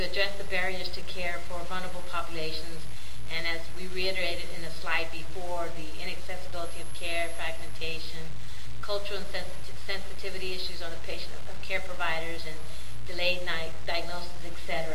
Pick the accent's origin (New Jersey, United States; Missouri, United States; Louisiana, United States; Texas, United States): Texas, United States; San Antonio; and I'm from San Antonio, Dr. Garrett, was just mortified that I hadn't thought about San Antonio